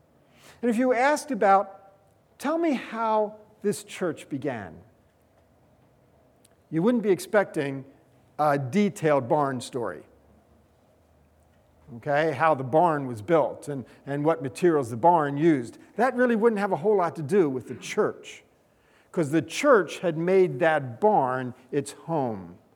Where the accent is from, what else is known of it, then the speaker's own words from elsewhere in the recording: Pennsylvania, United States; I grew up in Pennsylvania, near Philadelphia, and I grew up in a suburb, housing developments, you know, that kind of experience.